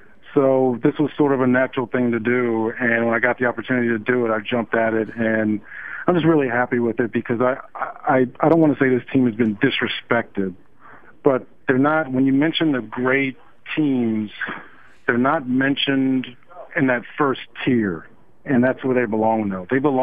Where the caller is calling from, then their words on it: Foxborough, Massachusetts, United States; I'm calling you from Gillette Stadium. I hope I'm still allowed on the air, but I'm in Gillette Stadium.